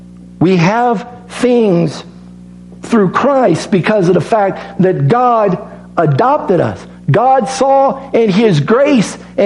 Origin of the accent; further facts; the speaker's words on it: Illinois, United States; and we're all from Illinois. In the state of Illinois, he did not have a will